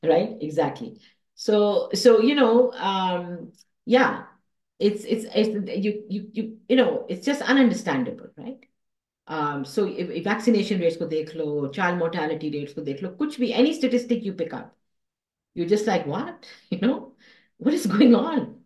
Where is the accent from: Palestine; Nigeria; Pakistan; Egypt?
Pakistan; Karachi, Sindh; I grew up in Karachi